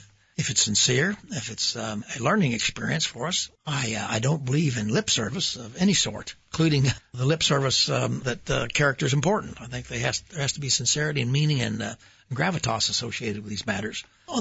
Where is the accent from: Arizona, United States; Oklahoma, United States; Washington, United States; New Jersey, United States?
Oklahoma, United States; Oklahoma City; When I was raised in Oklahoma City in the 40s and 50s, I remember being able to walk all the way to school, 6, 8, 10 blocks away